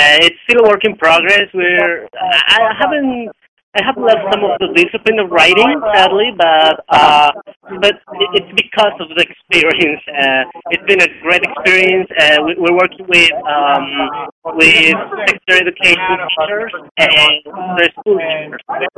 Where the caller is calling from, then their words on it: Rio de Janeiro, Brazil; I'm calling from Rio de Janeiro.